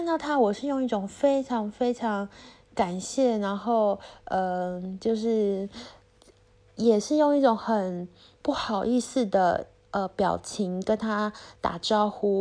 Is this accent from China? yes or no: no; Taiwan; moved away as an adult; now in Europe; 我是台湾人，所以我们一直以来都是用很简单的语言在请管理人来传话